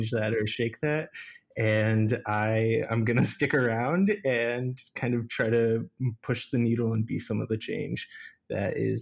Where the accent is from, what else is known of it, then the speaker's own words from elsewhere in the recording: Columbus, Ohio, United States; Which is, I guess, my hometown, yeah.